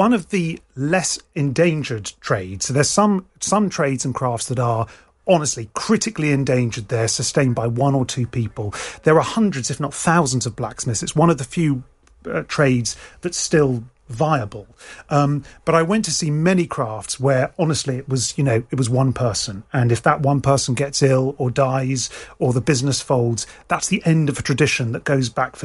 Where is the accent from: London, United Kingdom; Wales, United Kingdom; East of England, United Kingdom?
East of England, United Kingdom; I grew up in Bedfordshire. I never thought that Bedfordshire would be home to this extraordinary craft.